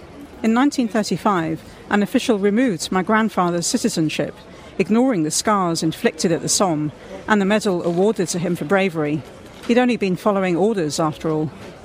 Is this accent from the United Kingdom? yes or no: yes; London, United Kingdom; accent: South London; When I say I, in my South London accent, a Scottish friend laughs at me.